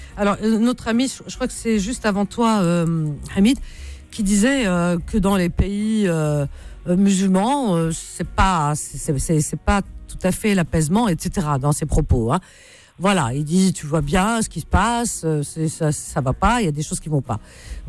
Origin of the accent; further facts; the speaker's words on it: Algeria; l'Algérie, que je connais bien, c'est mon pays d'origine.